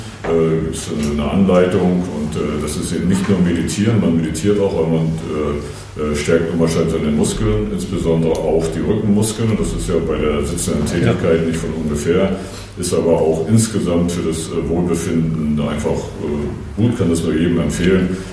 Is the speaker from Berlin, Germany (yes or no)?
no; Mecklenburg-Vorpommern, Germany; Dann komme ich aus Mecklenburg-Vorpommern, wasserreiche Gegend. Ich komme zwar aus der Krisengegend, da gibt es wieder nicht so viel Wasser